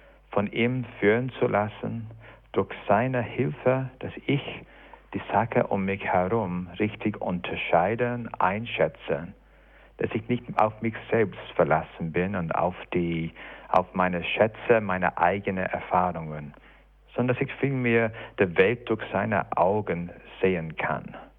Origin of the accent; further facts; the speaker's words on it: England, United Kingdom; accent: English; German is a second language; So wie ich einen englischen Dialekt habe, wenn ich Deutsch spreche, weil ich Engländer bin. Ich habe einfach automatisch meinen Akzent seit Kindheit aufgenommen